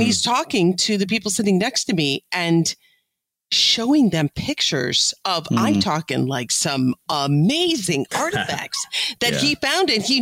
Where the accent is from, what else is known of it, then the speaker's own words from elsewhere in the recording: Illinois, United States; and I'm from Illinois, so there's basements and some, you know, us falling through.